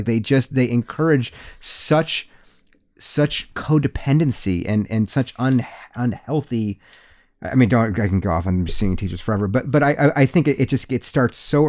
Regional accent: Chicago, Illinois, United States; but I was born and raised in Chicago. Mm-hmm. I'm a Chicago boy at heart. I love Chicago

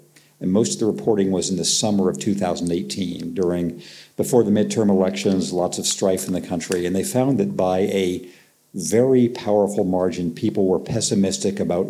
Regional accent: California, United States; also born or lived in Philadelphia; I was born in Philadelphia. My mom and dad both grew up in Jenkintown outside Philadelphia. I grew up in California, but this is where I was born.

